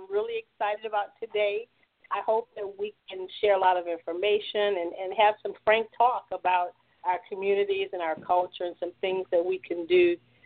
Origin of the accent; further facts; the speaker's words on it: Opelousas, Louisiana, United States; I'm a small town country girl with a big city idea. I guess it's the best way to talk about me. I was born and raised in Opelousas, Louisiana.